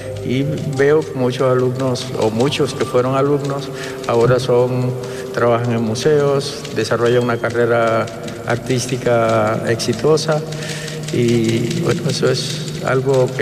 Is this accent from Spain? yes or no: no; Cuba; Yo nací en Cuba, estudié en Cuba, ahí empecé en proyectos educativos